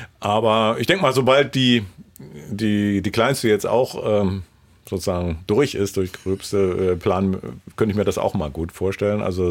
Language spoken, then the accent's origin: German; East Germany, Germany; Ich bin ja noch sozusagen im Osten zur Schule gegangen